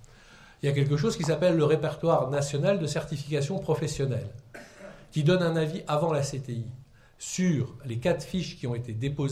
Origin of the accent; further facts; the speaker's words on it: Thionville, Grand Est, France; born there; je suis né à Thionville